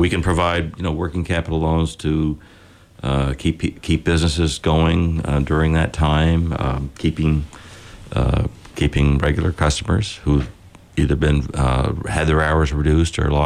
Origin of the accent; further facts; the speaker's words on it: New England, United States; we're from New England. We've got some ingenuity, and we'll figure out a way.